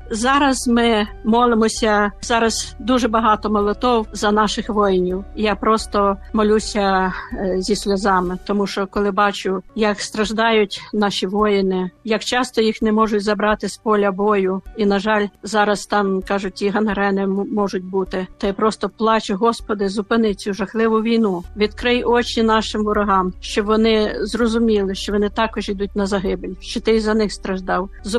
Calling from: Lviv, Lviv Oblast, Ukraine; я зі Львова.

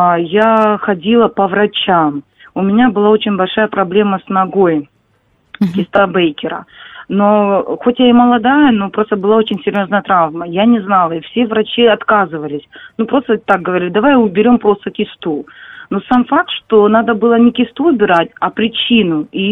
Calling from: Kharkiv, Kharkiv Oblast, Ukraine; я із Харкова.

